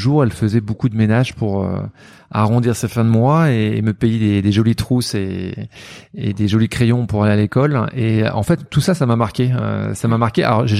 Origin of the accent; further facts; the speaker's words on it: Senlis, Hauts-de-France, France; born there; je suis né à Senlis, dans l'Oise, à 100 km de Paris, à peu près 60 km, je ne me rappelle plus.